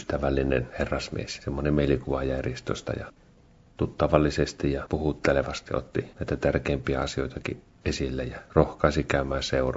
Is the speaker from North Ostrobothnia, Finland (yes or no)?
yes; Kuusamo, North Ostrobothnia, Finland; Kuusamosta olen kotoisin, niin kyllä vanhollisille stadionlaisuus on siellä hyvin, hyvin monelle tuttu asia. Ja suvuissa sitä on ja meilläkin isovanhemmat oli uskovaisia